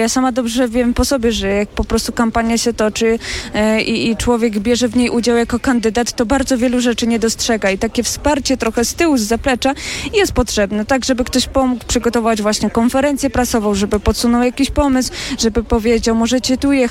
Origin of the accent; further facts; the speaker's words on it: Kobylanka, Lesser Poland, Poland; gościłam go u mnie w mojej rodzinnej miejscowości w Kobylance